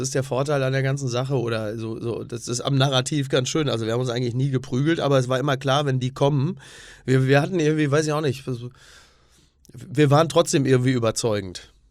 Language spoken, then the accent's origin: German; Castrop-Rauxel, North Rhine-Westphalia, Germany; ich komme ja aus dem Ruhrgebiet, also Castrop-Rauxel, da hast du drumrum Herne, Oberhausen und so.